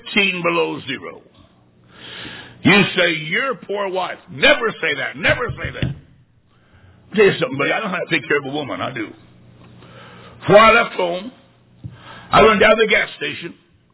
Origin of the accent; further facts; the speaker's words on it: Illinois, United States; I said, ma'am, I'm from Illinois. I'm enjoying your wonderful weather.